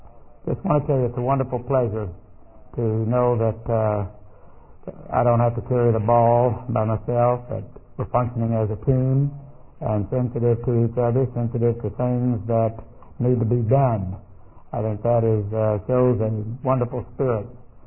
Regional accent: Houston, Texas, United States; they meet in the neighborhood where I grew up in Houston

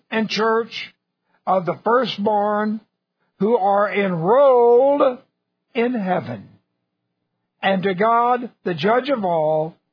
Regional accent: Texas, United States; that's a strong statement for me being a Texan to admit.

